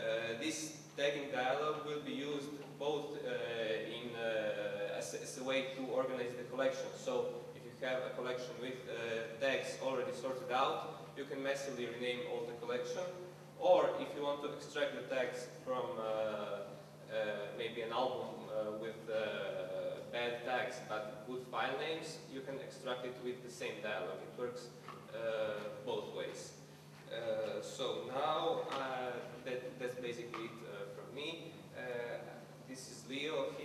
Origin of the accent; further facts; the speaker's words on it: Croatia; I'm from Croatia